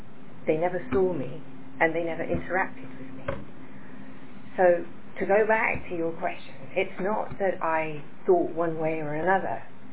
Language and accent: English; United Kingdom; accent: British; now in United States; I've obviously modified my accent, I've been in America a long time, but I'm British. I've been brought up with a very strong British accent.